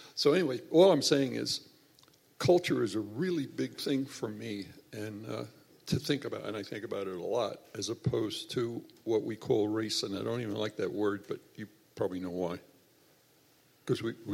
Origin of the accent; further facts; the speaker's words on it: New York City, New York, United States; is I grew up in New York City when there were 7 million people there.